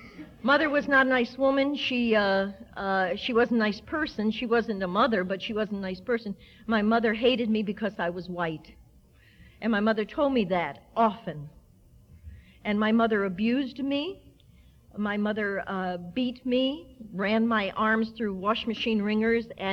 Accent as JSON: {"language": "English", "town": "Washington", "region": "District of Columbia", "country": "United States", "tie": "born there", "said": "I'm really an Irish person that got switched by some drunken nun in Providence Hospital in Washington, D.C. on July 30th, 1939."}